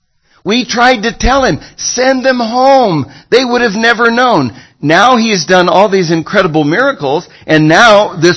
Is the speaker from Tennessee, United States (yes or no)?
no; Los Angeles, California, United States; I come from Los Angeles. This has got to be a Hollywood miracle.